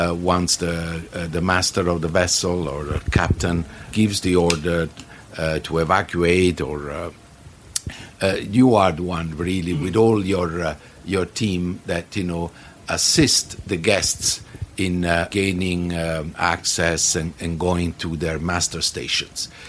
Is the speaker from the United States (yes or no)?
no; Naples, Campania, Italy; Well, I'm from Naples in Italy, and I am a hotel director.